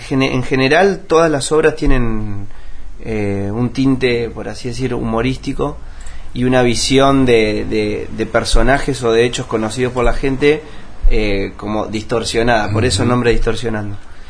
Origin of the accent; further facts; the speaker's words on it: Concepción del Uruguay, Entre Ríos, Argentina; now in Buenos Aires, Argentina; De acá, de Concepción del Uruguay. Pero bueno, estoy radicado en Capital Federal hace ya 11 años.